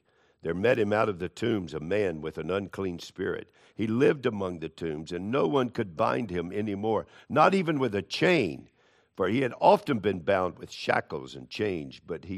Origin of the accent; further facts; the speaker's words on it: Charlotte, North Carolina, United States; When I was growing up in Charlotte, "Don't go on the other side of Independence Boulevard.